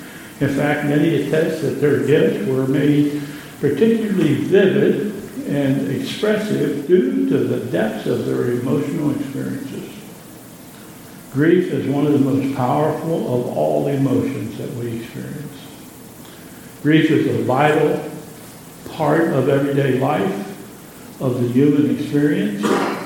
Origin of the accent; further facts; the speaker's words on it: Pennsylvania, United States; now I'm from Pennsylvania